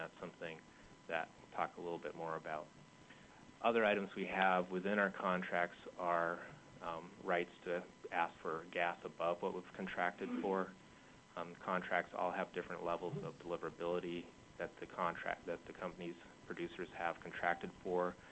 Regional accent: Fairbanks, Alaska, United States; I grew up in Fairbanks. I know how 50 below, I've changed many a tire at 50 below

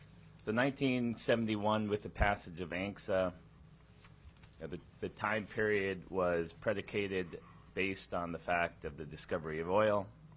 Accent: Yakutat, Alaska, United States; also born or lived in Juneau; Born and raised in Yakutat, went to high school in Juneau, and glad to be working here in Juneau.

